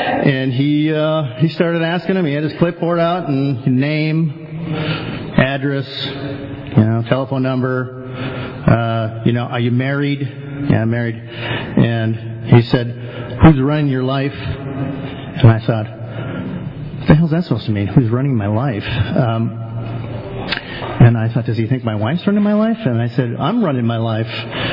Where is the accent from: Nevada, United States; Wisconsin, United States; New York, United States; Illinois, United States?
Wisconsin, United States; Milwaukee; born there; I was born in Milwaukee, Wisconsin, beer capital of the world. Drinking was encouraged.